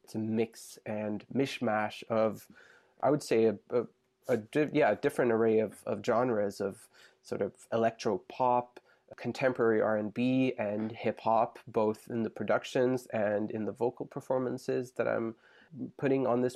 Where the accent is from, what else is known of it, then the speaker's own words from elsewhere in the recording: Sweden; moved away as an adult; now in Montreal, Canada; I've only lived in Montreal for just over 3 years now. And as I mentioned before, I lived in Sweden, or I grew up in Sweden and lived there up until a few years ago.